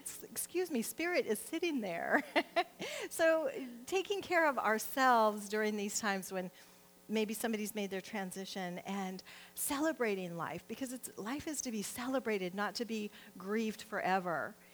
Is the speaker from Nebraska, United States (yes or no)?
yes; Nebraska, United States; And I'm from Nebraska, where it's all about we're going to go visit the grave sites.